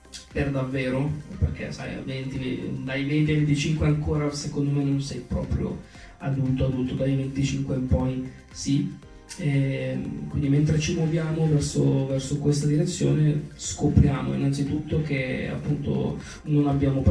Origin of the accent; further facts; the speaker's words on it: Desio, Lombardy, Italy; E sono di Desio, vicino a Monza.